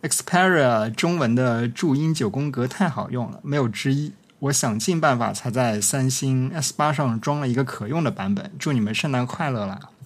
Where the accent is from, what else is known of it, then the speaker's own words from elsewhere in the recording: Zhejiang, China; 我是浙江的，我们这边老一辈的人用电脑基本上都用五笔